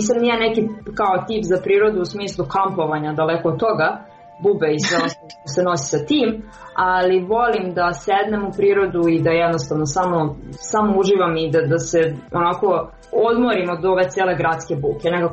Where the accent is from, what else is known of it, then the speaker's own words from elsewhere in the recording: Kolubara District, Serbia; ja sam opet dete iz Kolubarskog okruga